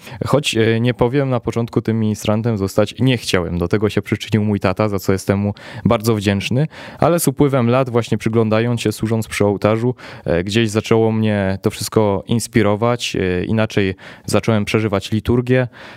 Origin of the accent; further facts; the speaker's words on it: Ostrów Wielkopolski, Greater Poland Voivodeship, Poland; Tak jest, pochodzę z samego Ostrowa, tam się urodziłem i od najmłodszych lat tam się wychowywałem.